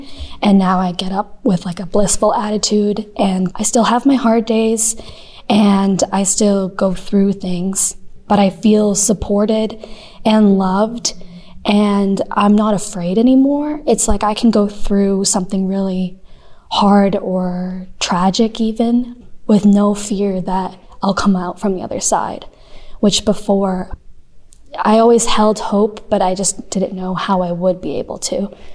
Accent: Boston, Massachusetts, United States; I'm originally from Boston, and every time I go home, my family is like, you are so different from just a year of using his work.

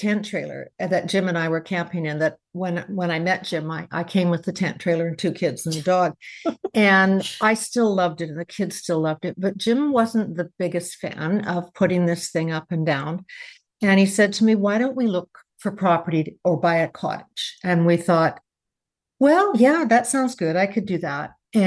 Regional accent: Ontario, Canada; We're both Canadians. Jim from the prairies and I'm from the East Coast, or Central Ontario.

